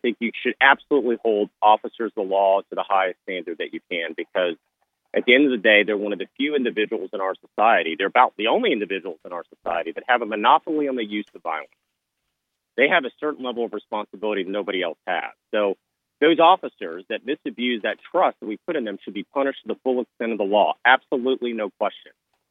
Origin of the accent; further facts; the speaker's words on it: Virginia Beach, Virginia, United States; You had just this last year in Virginia Beach, in my hometown